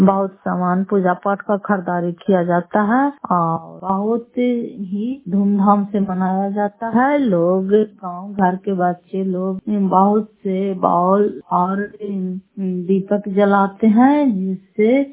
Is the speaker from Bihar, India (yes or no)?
yes; Nalanda, Bihar, India; घर फतेहपुर, पंचायत मकौता, जिला नालंदा, करार प्रखंड की निवासी हूँ।